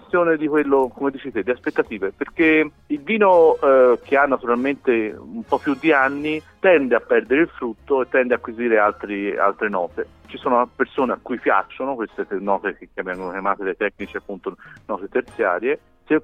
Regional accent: Tuscany, Italy; da toscani siamo di per natura mercanti

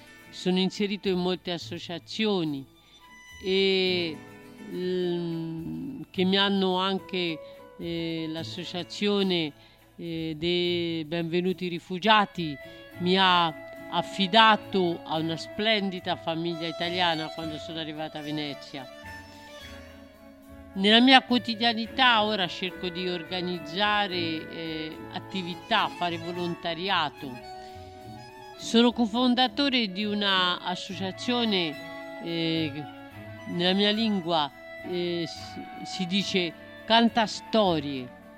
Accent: Côte d’Ivoire; Italian is a second language; now in Italy; quello che non potevo essere nel mio paese. Così ho trovato lavoro, ho imparato l'italiano, anche il veneziano

